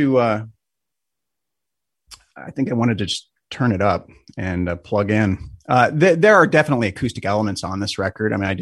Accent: Spokane, Washington, United States; we wrapped up in my hometown here in Spokane

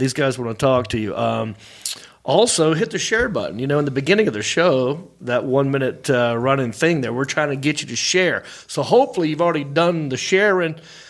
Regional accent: Hickory, North Carolina, United States; That's right, I am from Hickory. I'm happy about it.

